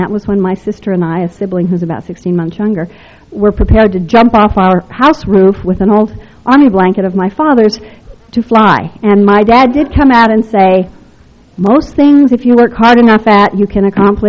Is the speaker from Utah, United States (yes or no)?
yes; Salt Lake City, Utah, United States; I came from a very traditional family. I was raised here largely in Salt Lake. My mother never worked.